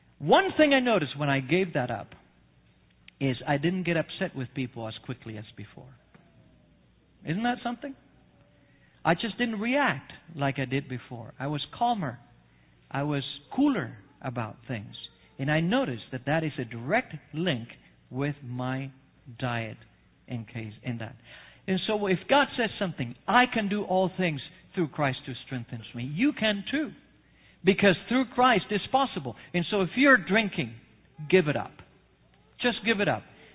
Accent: Argentina; born or raised there

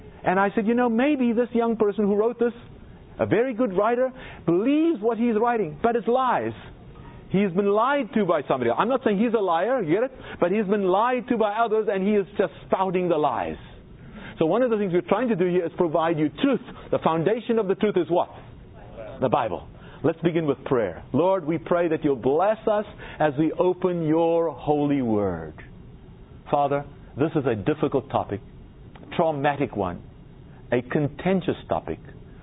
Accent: South Africa; South Africa, my home country.

